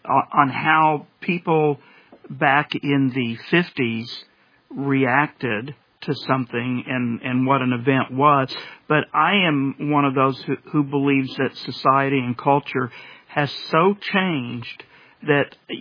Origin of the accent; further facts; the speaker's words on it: Tulsa, Oklahoma, United States; it sure seems like I'm in a totally different world today than the world I grew up in Tulsa.